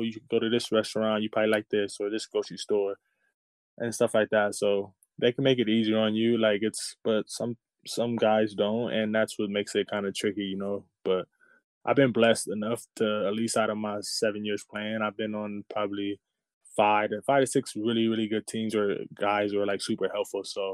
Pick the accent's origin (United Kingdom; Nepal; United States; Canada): United States; Los Angeles, California; I'm from Los Angeles, California, Venice, California. So I'm right there by the beach. I grew up right by the beach, 7 minutes away.